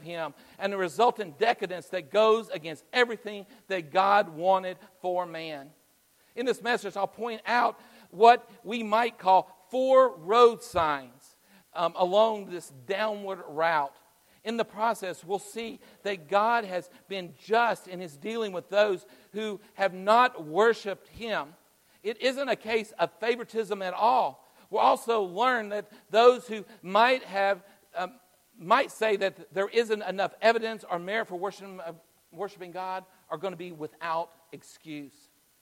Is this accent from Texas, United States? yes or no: yes; Orangeville, Texas, United States; now in San Antonio, United States; especially if I assume that they're coming from my hometown in Orangeville, Texas, right?